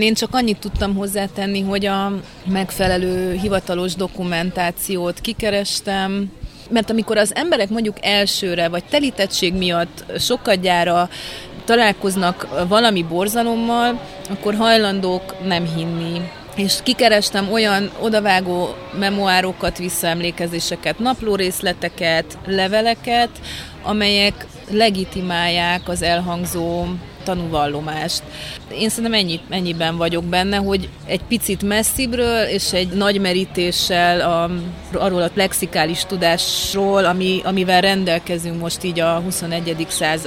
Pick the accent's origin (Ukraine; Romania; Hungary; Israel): Romania; Târgu Mureș, Mureș County; mint marosvásárhelyiek